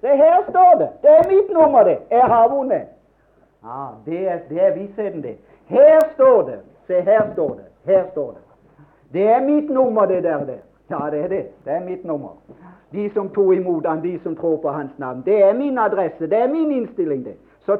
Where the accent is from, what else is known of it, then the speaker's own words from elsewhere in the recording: Mosby, Agder, Norway; born there; om jeg virkelig var født hjemme i Mosby der, i heimen min